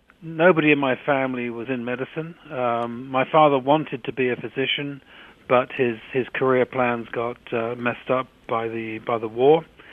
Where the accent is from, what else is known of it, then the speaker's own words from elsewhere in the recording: London, United Kingdom; I was raised in London, in a part of London called Battersea, which is not far from the centre of London